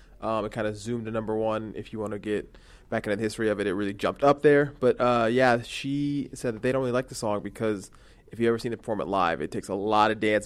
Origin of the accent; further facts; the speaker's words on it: Houston, Texas, United States; I'm from Houston. I grew up